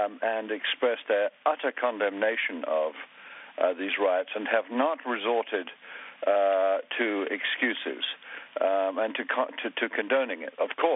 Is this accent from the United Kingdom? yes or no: yes; England, United Kingdom; As an Englishman who lived abroad for many, many years and came home